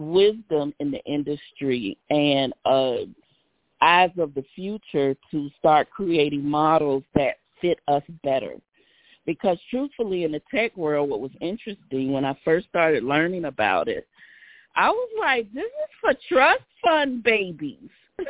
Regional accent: Savannah, Georgia, United States; And in the industry, Dolores Green from my hometown, Savannah, Georgia, she gave me my first opportunity to be a salon owner.

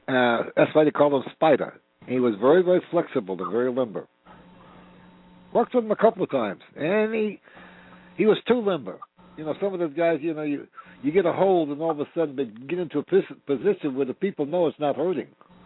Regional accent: New York, United States; You know, I was raised in New York and learned the wrestling up there and learned it in the gym

